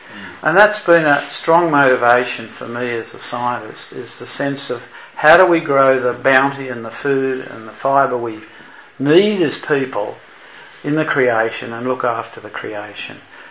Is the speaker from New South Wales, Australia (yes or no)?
yes; Tumbarumba, New South Wales, Australia; born there; I was born in Tumbarumba, so I'm sort of in the snowy region, I suppose, a long time ago.